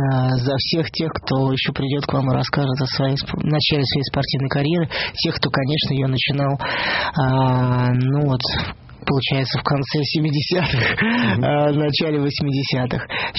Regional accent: Moscow, Russia; born there; Но я родился в Перово.

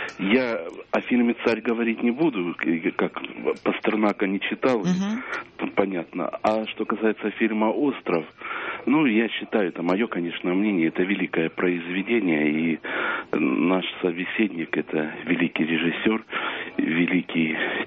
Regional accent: Stavropol, Stavropol Krai, Russia; я из Ставрополя.

